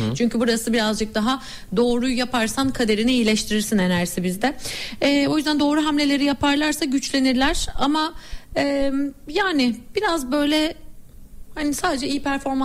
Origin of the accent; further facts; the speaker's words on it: İzmir, Turkey; ben İzmirliyim